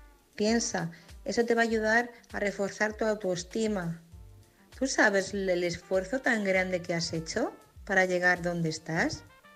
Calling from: Madrid, Community of Madrid, Spain; corresponsal de Madrid.

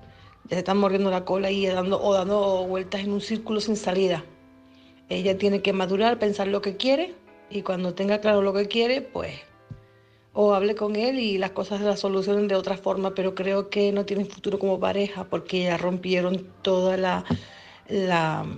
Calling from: Tenerife, Canary Islands, Spain; de Tenerife.

